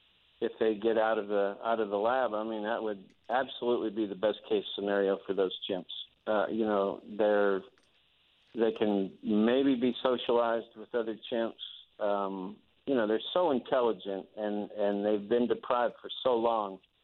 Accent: Midwest, United States; born there; I mean, I was born in the Midwest. I ate meat every day of my life.

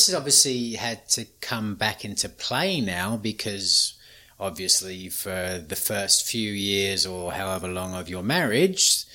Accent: England, United Kingdom; growing up in England

